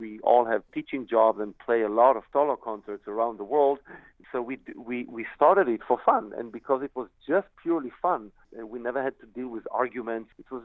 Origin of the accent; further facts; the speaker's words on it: Israel; I come from Israel, so naturally we knew each other from Israel